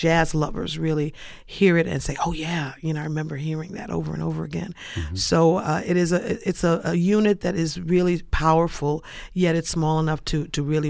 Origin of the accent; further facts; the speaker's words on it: New York, United States; I'm born and raised in New York, in Harlem. And when I was 16 years old, I went to the Apollo and sang on the amateur hour.